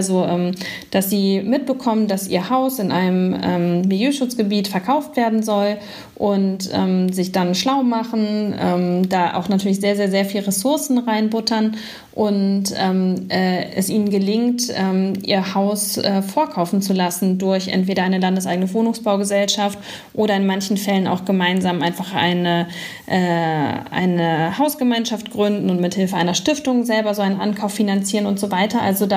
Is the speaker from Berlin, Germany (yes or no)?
yes; Berlin, Germany; Und ich habe das hier als Berlinerin jetzt mitbekommen